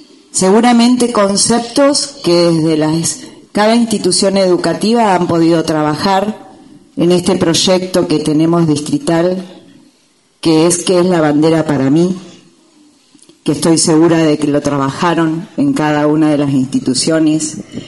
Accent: Argentina; los argentinos que nos sentimos con ese gran orgullo de ver un color celeste y blanco con un sol en el medio.

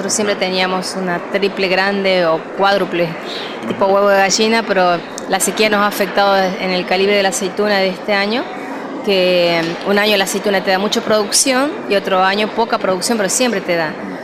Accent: Villa Mazán, La Rioja, Argentina; Somos de Villa Mazán, departamento de Arauco, de la provincia de La Rioja.

